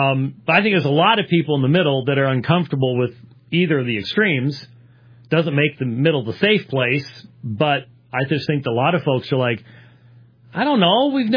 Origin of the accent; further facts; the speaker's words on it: Scotland, United Kingdom; I'm a Scotsman. Okay? It's just not. I'm not saying necessarily that people in Scotland today, because they are doing that, but us old time folks, this is not how we function.